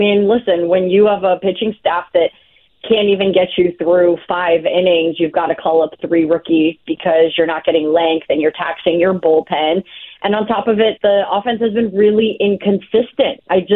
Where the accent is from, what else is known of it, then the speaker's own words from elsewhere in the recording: Wildwood, Missouri, United States; I grew up in Wildwood. I went to Eureka High School. So I'm super proud.